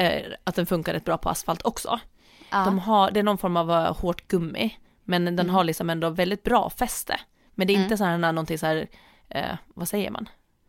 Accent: Åland, Finland; när jag tränade friidrott hemma på Åland förut

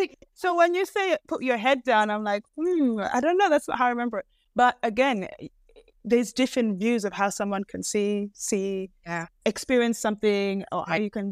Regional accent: Melbourne, Victoria, Australia; also born or lived in Canberra; because I used to live in Canberra, but my family was in Melbourne. But I grew up in Melbourne.

